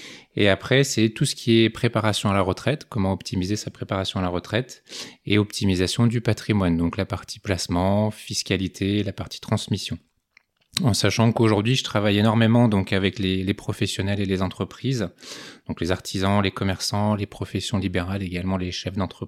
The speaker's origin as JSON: {"language": "French", "region": "Grand Est", "country": "France", "tie": "born or raised there", "also_born_or_lived": "Bas-Rhin", "said": "Donc je suis né dans le Bas-Rhin. Alors rapidement, on a déménagé dans le Haut-Rhin. Donc j'ai grandi dans un petit village en Alsace."}